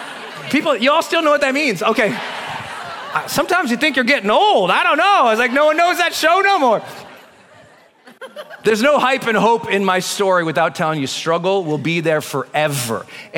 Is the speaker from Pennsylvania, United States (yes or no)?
no; Montana, United States; But I grew up in the Great Plains. I grew up in Montana, off the plains of the Rocky Mountains.